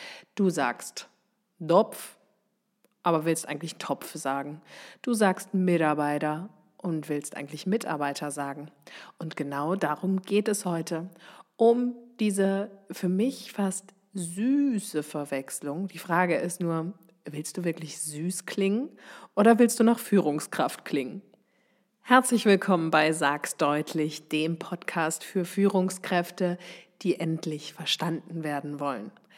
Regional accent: Baden-Württemberg, Germany; accent: Swabian; Also bin ich regional unterwegs, natürlich packe ich da meinen Dialekt aus. Da bitte ganz tiefes, breites Schwäbisch.

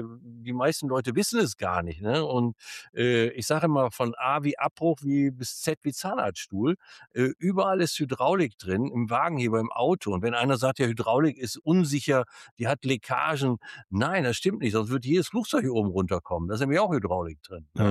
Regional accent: North Rhine-Westphalia, Germany; born there; Bin gebürtig aus dem Ruhrpott. Manche hören das, manche sagen, das ist ein Slang, den man drauf hat.

